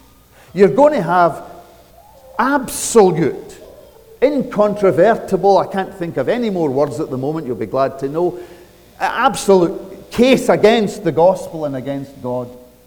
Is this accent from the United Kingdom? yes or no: yes; Scotland, United Kingdom; The old Scottish lady, I'm sure every culture has claimed her as their own, but I'm Scottish, so I'll claim the old Scottish lady as my own.